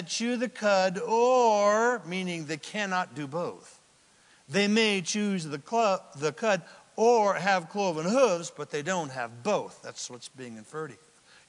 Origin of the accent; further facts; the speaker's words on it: Anderson, California, United States; I'm from Anderson in Redding, California, and we had lots of cows. I grew up in one house. There was cows all around us.